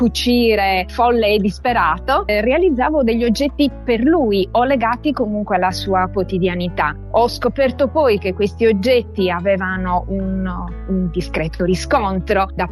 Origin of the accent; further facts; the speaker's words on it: Nuoro, Sardinia, Italy; accent: Nuorese; è un termine che io ho estrapolato dal mio dialetto, che è quello nuorese